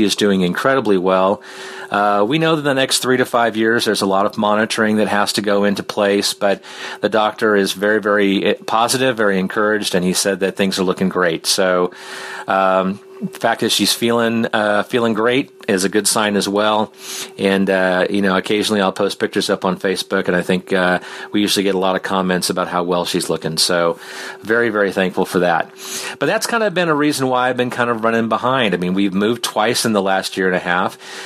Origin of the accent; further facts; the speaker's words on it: Wichita, Kansas, United States; now in Kansas City, United States; That's how I always used to call in. About a year and a half ago, my wife and I relocated and moved to Kansas City.